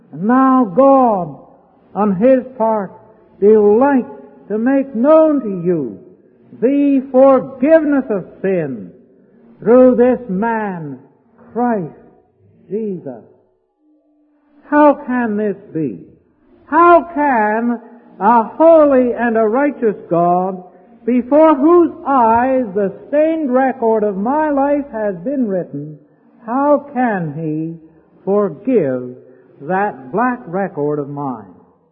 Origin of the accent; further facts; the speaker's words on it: Canada; I'm from Canada, but I'm more interested in where I'm going than where I came from.